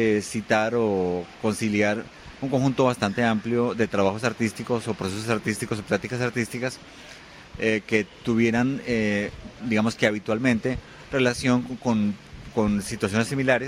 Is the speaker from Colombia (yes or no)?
yes; Colombia; como algunos del equipo curatorial, como colombianos, otro tipo de imaginarios culturales diferentes sobre Medellín